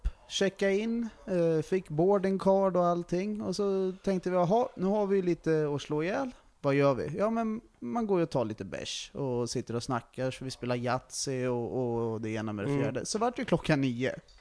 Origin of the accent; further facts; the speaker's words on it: Sweden; Så vi hade ju, och som svenskar där så var det ju fri placering.